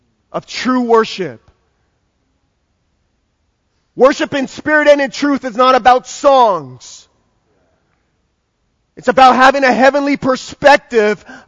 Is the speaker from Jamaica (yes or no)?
yes; Jamaica; I love being Jamaican. I love it.